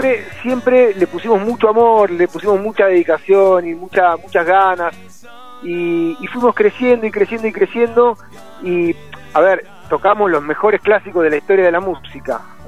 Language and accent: Spanish; Buenos Aires, Argentina; somos de Buenos Aires.